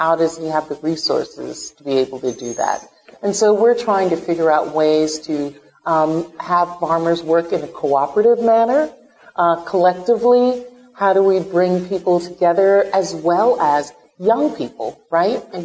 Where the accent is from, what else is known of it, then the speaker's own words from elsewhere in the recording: Brooklyn, New York, United States; also born or lived in Virgin Islands; I grew up in the city, right? I grew up in Brooklyn, moving back to the Virgin Islands where my family is from